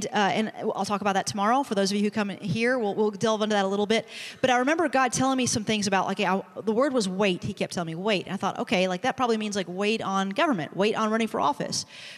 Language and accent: English; Prestonsburg, Kentucky, United States; I was practicing law back in my hometown of Prestonsburg